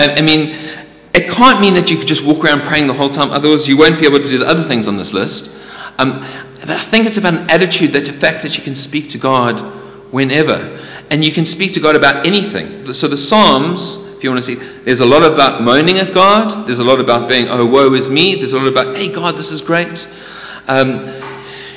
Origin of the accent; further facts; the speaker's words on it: South Africa; where I grew up in South Africa